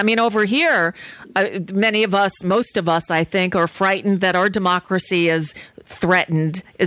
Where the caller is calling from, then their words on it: United States; Yes, hi. I'm calling from the United States.